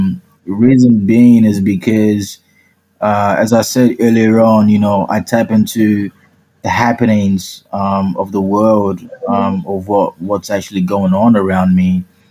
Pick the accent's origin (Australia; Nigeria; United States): Nigeria; But because I was actually in Nigeria, my hometown, before it actually started happening.